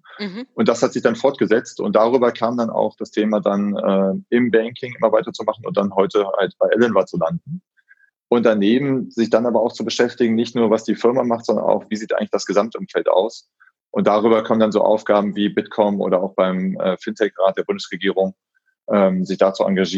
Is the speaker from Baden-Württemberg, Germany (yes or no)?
no; Solingen, North Rhine-Westphalia, Germany; now in Frankfurt, Germany; Ich komme ganz gebürtig aus Solingen, also die Messerstadt. Und bin da auch aufgewachsen. Habe dann relativ früh berufsbedingt den Wechsel nach Frankfurt gemacht. Und aber ganz ursprünglich mal Solingen.